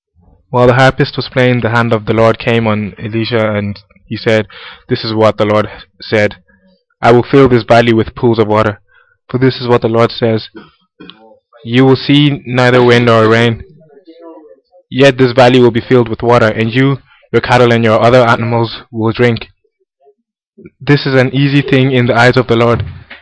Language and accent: English; Dublin, Leinster, Ireland; I'm from Dublin.